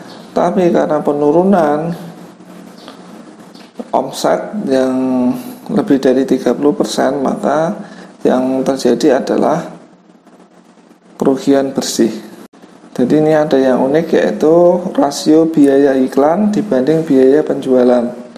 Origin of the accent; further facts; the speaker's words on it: Blora, Central Java, Indonesia; born there; Jadi kalau di Blora ada ya, jadi di kota kelahiran saya itu ada